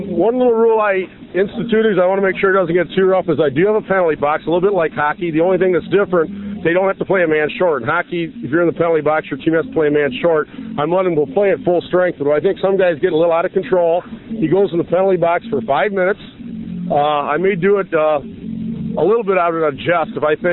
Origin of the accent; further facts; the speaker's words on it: Mount Carroll, Illinois, United States; You know, I'm born and raised in Mount Carroll.